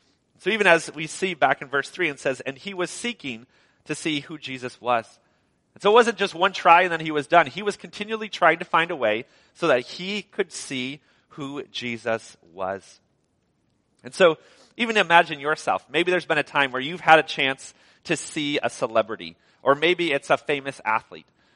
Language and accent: English; Wisconsin, United States; And I grew up in Wisconsin, and so for us, it would be the Packers.